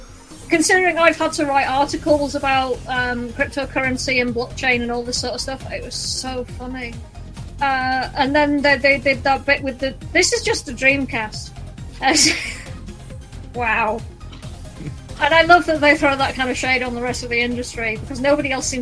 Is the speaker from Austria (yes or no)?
no; United Kingdom; because I'm British